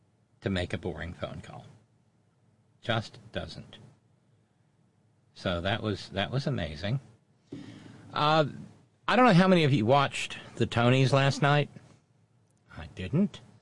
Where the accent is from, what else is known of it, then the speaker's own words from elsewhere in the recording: Florida, United States; governor of my home state of Florida